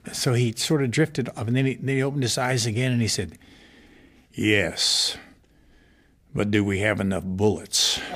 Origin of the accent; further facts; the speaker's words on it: New Mexico, United States; When I was about 12 or 13 years old, growing up in New Mexico, I went to a movie.